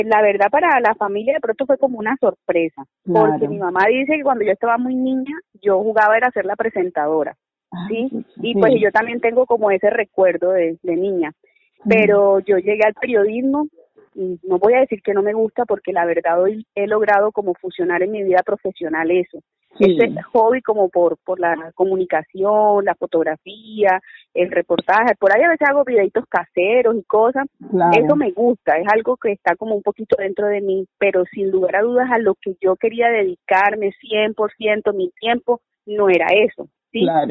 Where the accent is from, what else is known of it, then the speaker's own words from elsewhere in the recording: Montelíbano, Córdoba, Colombia; yo soy del municipio de Montelíbano en el departamento de Córdoba, la capital niquelera de Colombia. Bueno, ya tengo 36 años, vivo en Montelíbano, desde que terminé pues mi pregrado he estado ahí nuevamente.